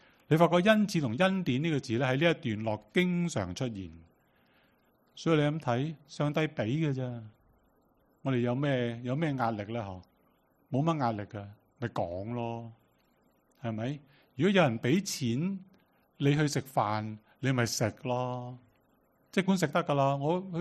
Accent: Hong Kong; 我们香港人是不是外邦人？在种族上是啦，即是我们不是犹太人，在种族上叫外邦人。

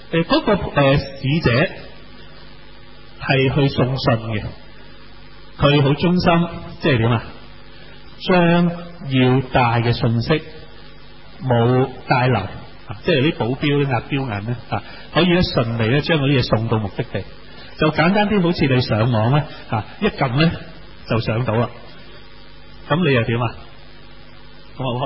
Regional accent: China

